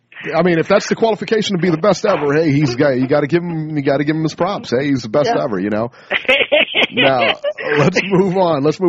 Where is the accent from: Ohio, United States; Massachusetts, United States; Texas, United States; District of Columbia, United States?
Ohio, United States; Cincinnati; he's from Cincinnati, I'm from Cincinnati, why not?